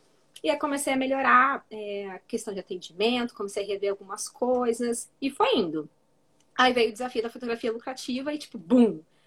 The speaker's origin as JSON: {"language": "Portuguese", "town": "Curitiba", "region": "Paraná", "country": "Brazil", "said": "Então, eu sou de Curitiba."}